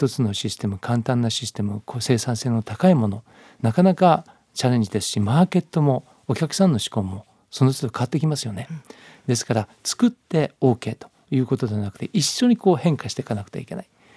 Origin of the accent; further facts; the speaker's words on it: Yamanashi, Japan; 私は山梨県の出身ですけども、全然そんな。